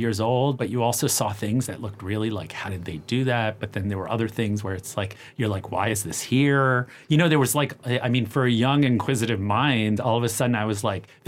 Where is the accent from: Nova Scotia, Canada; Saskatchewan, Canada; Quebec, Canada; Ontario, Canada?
Ontario, Canada; Toronto; I grew up in Toronto.